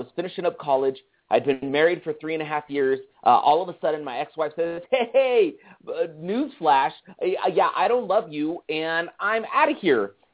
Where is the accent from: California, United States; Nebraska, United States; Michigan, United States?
California, United States; San Leandro; Because I grew up in Oakland, California, just outside of Oakland, actually, in San Leandro, California, and just on the East Bay there.